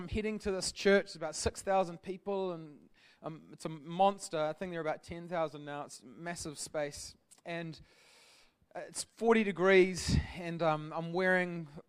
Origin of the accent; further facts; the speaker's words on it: Palmerston North, Manawatū-Whanganui, New Zealand; now in Hamilton, New Zealand; I grew up in Palmerston North, the only one of two landlocked cities in New Zealand, beautiful place, known for its high-rise buildings and profound architecture, and I moved to Hamilton about 13 or 14 years ago